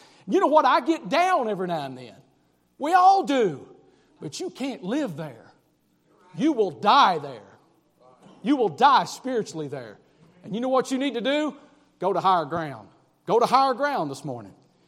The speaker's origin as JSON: {"language": "English", "region": "Virginia", "country": "United States", "said": "I'm from the Appalachian Mountains in Southwest Virginia. That's where I'm from."}